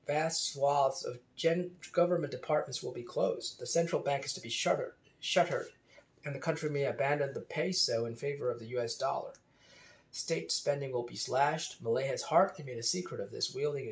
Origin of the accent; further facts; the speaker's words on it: United States; Americans, and I say that as an American, Americans don't talk like this.